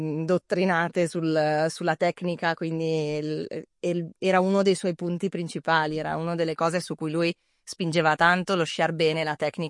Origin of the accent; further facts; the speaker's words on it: Cosio Valtellino, Lombardy, Italy; E invece sono di Cosio Valtellino, cresciuta scisticamente in Valgerola